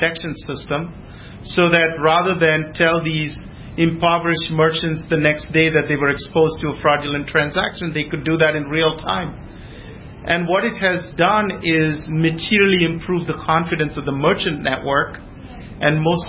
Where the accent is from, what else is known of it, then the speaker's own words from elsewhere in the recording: India; I grew up in India, and in India, we are not, we're a country of villages.